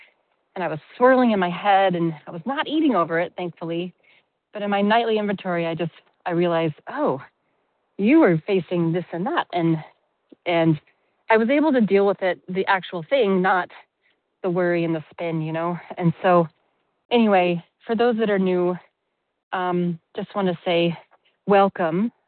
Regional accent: Colorado, United States; now in Poland; I am formerly of Colorado, moved to Poland a while ago, so I'm calling from Europe.

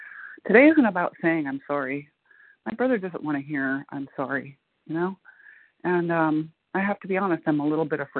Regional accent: Muncie, Indiana, United States; I'm from Muncie, Indiana

